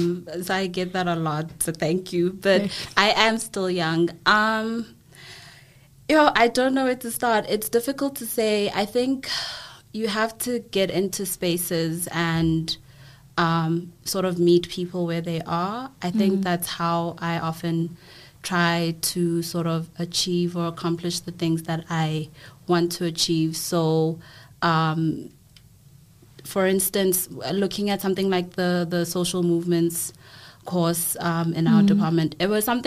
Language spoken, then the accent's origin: English; KwaMashu, KwaZulu-Natal, South Africa; being raised in a very Western sort of setting, when originally I'm from Gwamashu